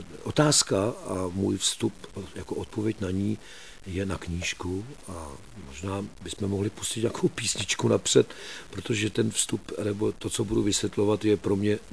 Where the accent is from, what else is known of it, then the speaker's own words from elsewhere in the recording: Prague, Czechia; born there; Můj dědeček i tatínek byli muzikanti, já jsem se narodil v Mozartově ulici, 100 metrů od Bertramky